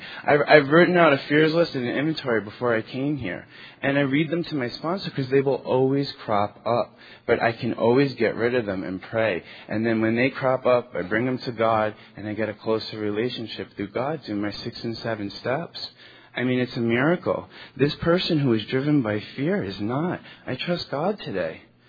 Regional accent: New York, United States; I'm from New York.

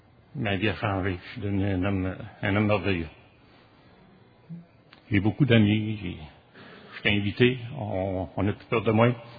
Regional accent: Quebec City, Quebec, Canada; je suis un alcoolique. Je viens de Québec.

